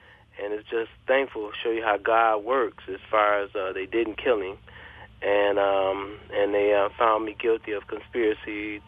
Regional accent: Chicago, Illinois, United States; born there; moved away; When I was younger, pretty much I was born in Chicago, and my dad got a job at V8, and we soon followed him over.

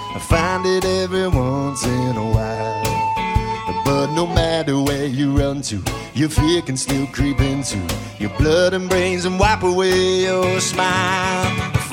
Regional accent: Washington, Iowa, United States; now in Des Moines, United States; moved to Des Moines, and then moved back to my hometown, Washington, where I reconnected with Pat here, and then back in Des Moines now.

